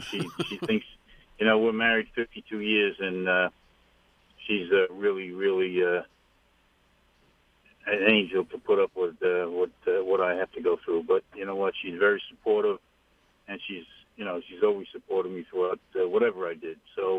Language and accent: English; Bellport, New York, United States; Well, I was born and raised in Bellport. It's a small little community out on Long Island. I still live there, as a matter of fact.